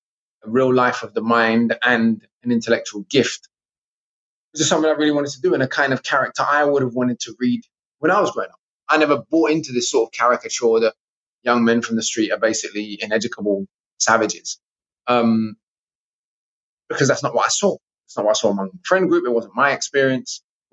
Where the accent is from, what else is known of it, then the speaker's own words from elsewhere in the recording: London, United Kingdom; growing up in London.